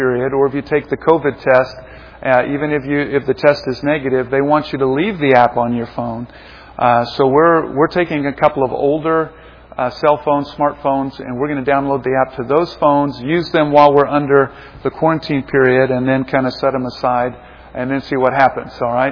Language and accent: English; Kansas City, Missouri, United States; We're from the Kansas City area, just south here, and I figured, well, my dad's got cows.